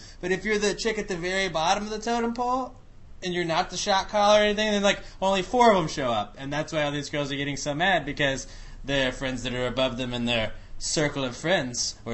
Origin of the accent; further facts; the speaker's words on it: United States; I'm an American. I'm not afraid to admit that I like boobs.